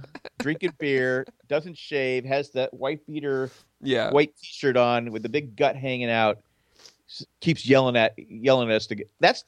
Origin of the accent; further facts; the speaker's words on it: San Diego, California, United States; I was like the only person in San Diego on my street and my school that was a Padre fan growing up in San Diego.